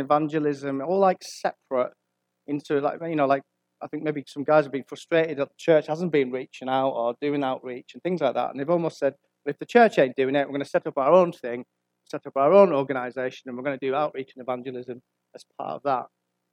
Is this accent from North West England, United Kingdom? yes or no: yes; Whitehaven, North West England, United Kingdom; I mean, I'm from Whitehaven, I grew up in Whitehaven